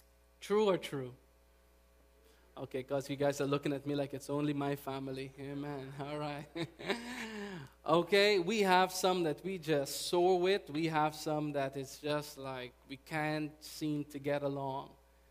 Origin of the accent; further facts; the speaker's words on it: Guyana; I do have an accent. I'm from Guyana.